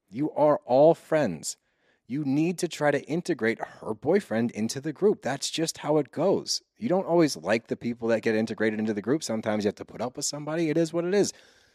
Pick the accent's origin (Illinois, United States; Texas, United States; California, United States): Texas, United States; accent: southern; I used to have more of a twang than I do now. It's actually mellowed out.